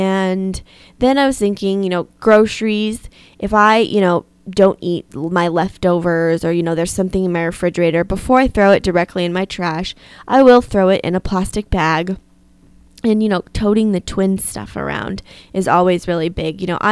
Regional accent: Arizona, United States; I'm from Arizona, and they don't provide recyclable, like the recycling bins, the trash cans

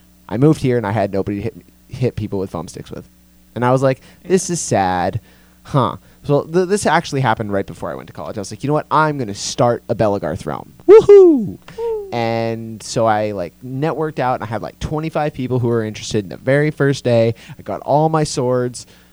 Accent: California, United States; Obviously, I'm from California. I don't know that that happens there.

